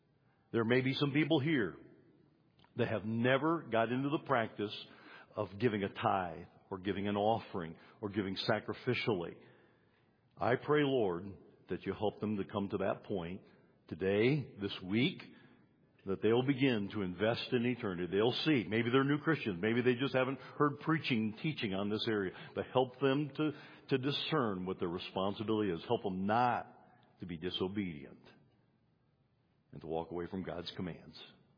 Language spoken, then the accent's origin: English; Michigan, United States; I come from Michigan. I lived in Detroit. I like cars.